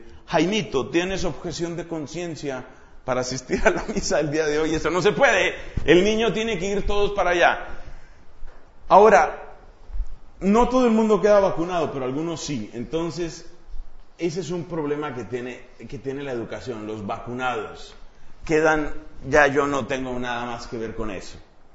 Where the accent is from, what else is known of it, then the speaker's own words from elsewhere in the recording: Colombia; Nosotros allá en mi país, pues recordamos con mucho orgullo que la primera universidad de Colombia